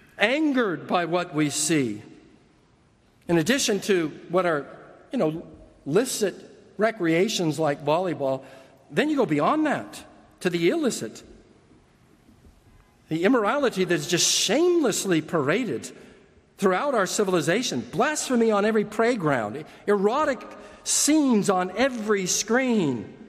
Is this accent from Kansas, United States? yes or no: no; California, United States; I'm a Californian. We play volleyball. I love volleyball.